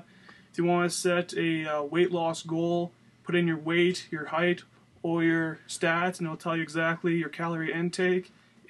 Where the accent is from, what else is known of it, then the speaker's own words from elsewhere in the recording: Rocky Mountain House, Alberta, Canada; now in Lethbridge, Canada; back in my hometown of Rocky Mountain House, we used to always go water skiing and tubing.